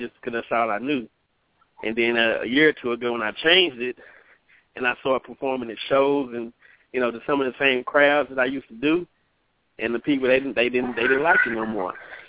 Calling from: Texas, United States; from Texas.

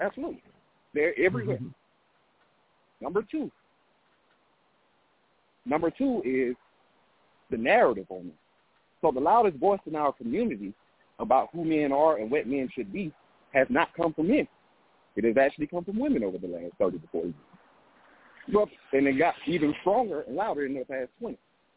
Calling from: Atlanta, Georgia, United States; I'm calling from Atlanta.

